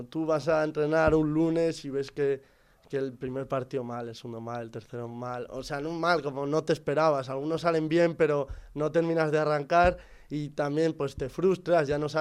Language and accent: Spanish; Spain; Bueno, pues porque como español que soy